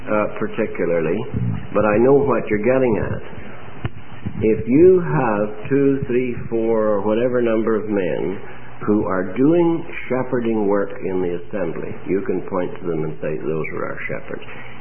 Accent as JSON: {"language": "English", "country": "United Kingdom", "said": "I, as a British subject, could have gone back to Britain if I had got a sufficiently high rating to travel on a troop ship."}